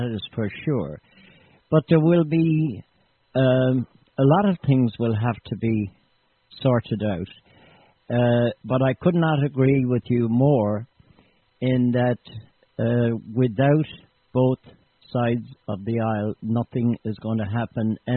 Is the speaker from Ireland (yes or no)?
yes; Ireland; and that we, as the Irish, might get a special dispensation, a special allotment